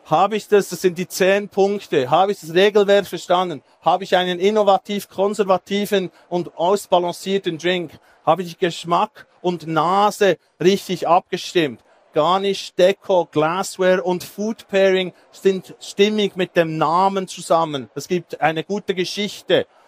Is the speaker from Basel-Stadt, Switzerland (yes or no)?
no; Thun, Bern, Switzerland; ich bin aus Thun, ich bin ein Redneck, ich darf das.